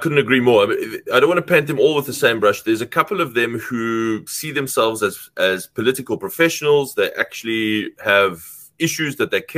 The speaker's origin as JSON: {"language": "English", "country": "South Africa", "said": "I, as a South African, as a mayor in Cape Town"}